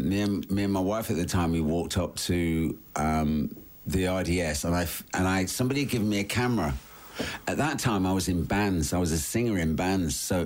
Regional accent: Leicester, East Midlands, United Kingdom; born there; I was born in Leicester.

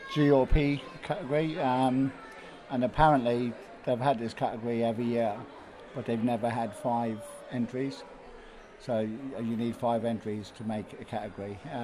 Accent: Farnley, Munster, Ireland; I'm from Farnley originally. So we've had 2 Cork people in the boat, which is good.

